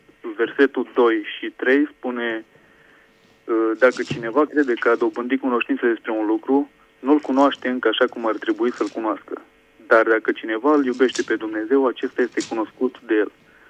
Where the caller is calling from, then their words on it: Turda, Cluj County, Romania; din Turda